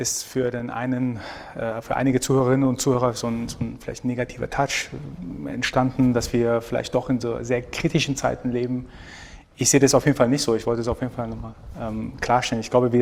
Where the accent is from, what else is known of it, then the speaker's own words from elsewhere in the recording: Iran; Ich bin aus dem Iran